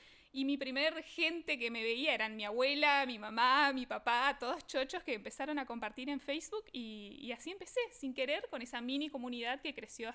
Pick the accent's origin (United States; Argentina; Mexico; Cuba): Argentina; Formosa; moved away; Me fui muy chica, yo soy de Formosa, y cuando me fui a estudiar